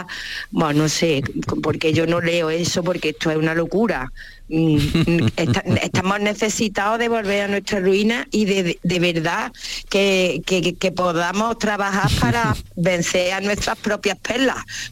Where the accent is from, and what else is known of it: Córdoba, Andalusia, Spain